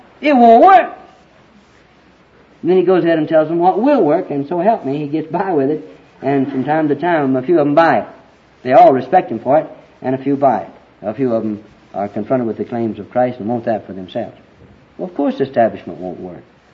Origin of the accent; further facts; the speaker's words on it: Alabama, United States; Being born and raised in Alabama, had you asked me, did you believe the Bible?